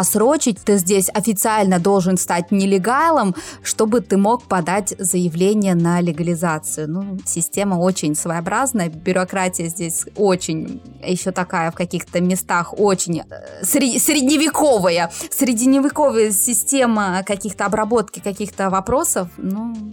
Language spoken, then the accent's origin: Russian; Latvia; now in Portugal; Я из Латвии.